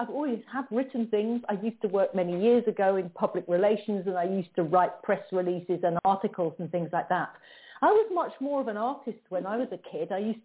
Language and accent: English; England, United Kingdom; Yeah, and I'm not used to it because I'm from England